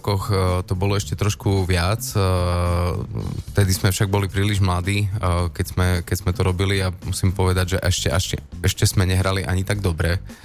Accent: Košice, Košice Region, Slovakia; a ja som z Košic

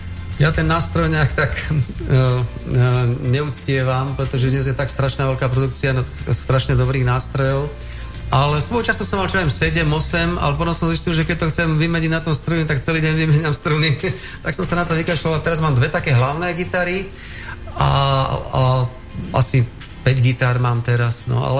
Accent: Martin, Žilina Region, Slovakia; Ja som rád Martinčan, som hrdý a je to kľudné mesto, kde je úžasná príroda, Turiec je nádherný.

